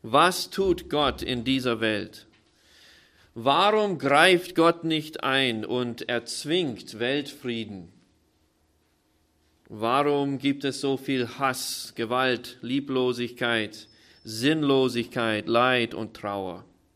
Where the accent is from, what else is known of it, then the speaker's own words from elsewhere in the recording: United States; German is a second language; also born or lived in Vienna; now in Austria; Lebe jetzt schon mittlerweile länger in Österreich, als ich jemals in den Vereinigten Staaten gelebt habe.